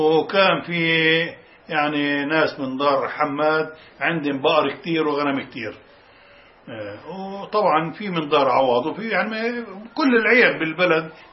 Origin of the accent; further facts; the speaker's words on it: Palestine; moved away; هلأ أنا بعد ما طلعنا من فلسطين سنة 48.